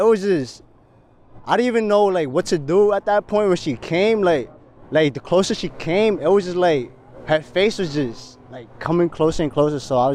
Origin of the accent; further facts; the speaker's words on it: New York City, New York, United States; So, you know, as a New Yorker, you know, you go to the train, you don't really pay for the Metro card.